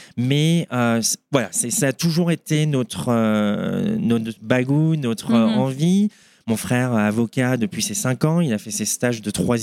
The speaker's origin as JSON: {"language": "French", "town": "Boulogne-Billancourt", "region": "Île-de-France", "country": "France", "said": "moi, je suis originaire de Paris, mm-hmm, plus précisément 92, Boulogne, mm-hmm, Sèvres, ici les Moulineaux"}